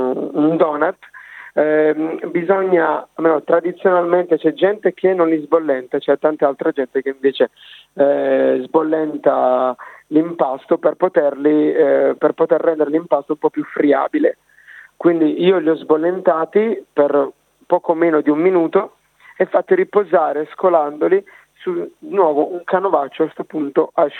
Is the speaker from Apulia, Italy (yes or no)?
yes; Andria, Apulia, Italy; Sono pugliese, sono andriese, in un paesino vicino Bari, nord barese.